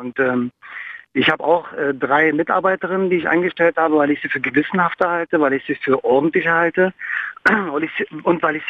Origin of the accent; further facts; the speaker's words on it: Germany; Ich bin Deutscher mit türkischem Integrationshintergrund